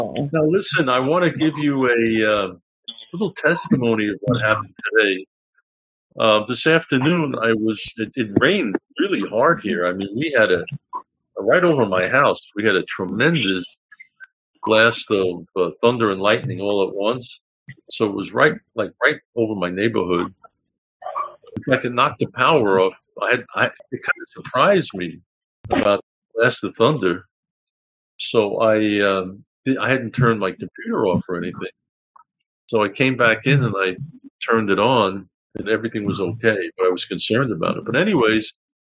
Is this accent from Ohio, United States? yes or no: no; Bronx, New York, United States; born there; So I told him I was born in the Bronx.